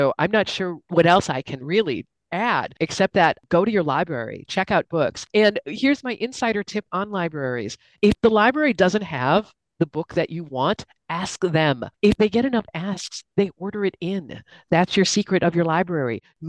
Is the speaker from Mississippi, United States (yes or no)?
no; Milwaukee, Wisconsin, United States; I live in Milwaukee. I'm from Milwaukee.